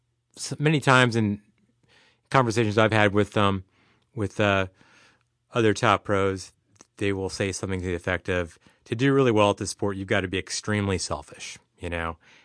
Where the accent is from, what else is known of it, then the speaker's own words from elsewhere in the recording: Iowa, United States; also born or lived in San Francisco / San Diego; now in Boston, United States; I grew up in Iowa. I was in San Francisco and then San Diego, and now I'm in Boston.